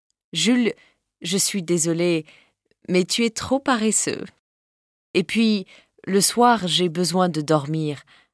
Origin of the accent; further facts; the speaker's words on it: Italy; French is a second language; now in Paris, France; je suis italienne. J'apprends le français depuis un an ici à Paris. L'an dernier, j'habitais à la Villa des Jeunes Européens